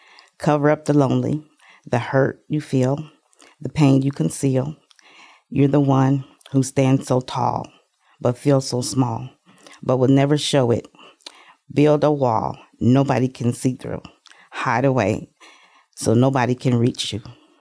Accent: Kansas City, Missouri, United States; I was raised in Kansas City, Missouri, T.B. Watkins Projects, and seen a lot of tragedy, seen a lot of loss, had a lot of hard times.

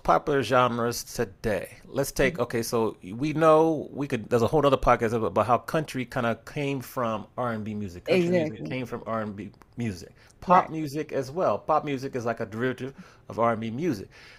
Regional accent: East Coast, United States; I grew up playing soccer on the East Coast.

